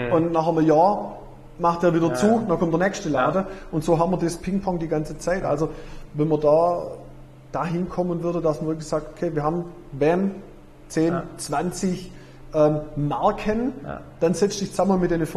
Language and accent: German; Herrenberg, Baden-Württemberg, Germany; Weil ich bin in Herrenberg aufgewachsen, da war die ganze Straße nur belebt.